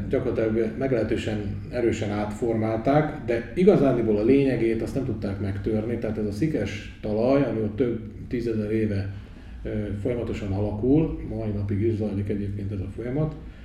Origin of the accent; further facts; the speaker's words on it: Debrecen, Hajdú-Bihar, Hungary; Hát én debreceni vagyok. Ha véletlenül nem lehetne hallani, akkor mondom, de szerintem lehet hallani.